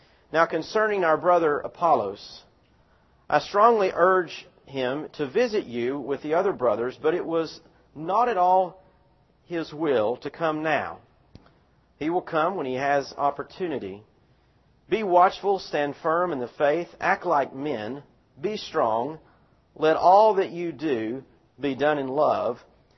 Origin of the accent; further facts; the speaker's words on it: the South, United States; You know, I grew up in the South where a lot of churches talked about commitment.